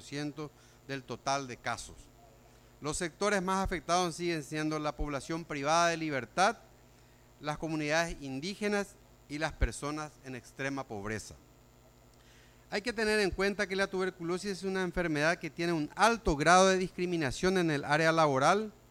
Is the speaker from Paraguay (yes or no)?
yes; Paraguay; Es la principal experiencia que vamos a compartir como paraguayos con la participación en la cumbre, como participantes en la cumbre.